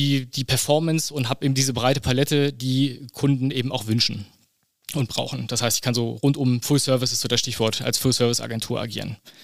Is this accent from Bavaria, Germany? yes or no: no; Helmstedt, Lower Saxony, Germany; born there; ich bin gebürtiger Helmstedter, jetzt mittlerweile 40 Jahre alt